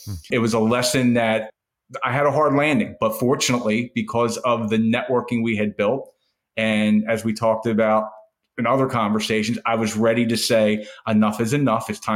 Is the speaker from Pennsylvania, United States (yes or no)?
yes; Philadelphia, Pennsylvania, United States; So I grew up in the Philadelphia area. I wanted to, I come from a very hardworking blue collar family.